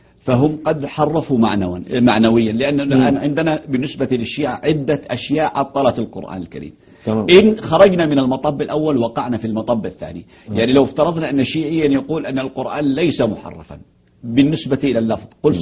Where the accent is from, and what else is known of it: Yemen